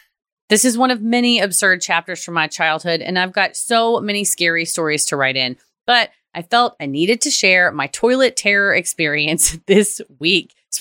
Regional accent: New England, United States; It's worth noting here that I grew up in New England with a very Irish, sarcastic, and dark-humored family, so conditions were ripe for me to be fucked with.

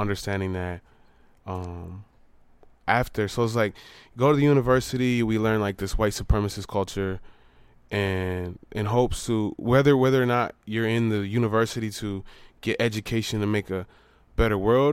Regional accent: Detroit, Michigan, United States; I'm from the Southwest Detroit community, Turtle Clan.

